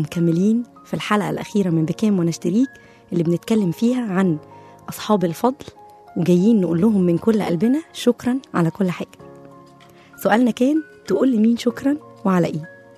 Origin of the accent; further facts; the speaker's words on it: Egypt; وكفايه ان احنا مصريين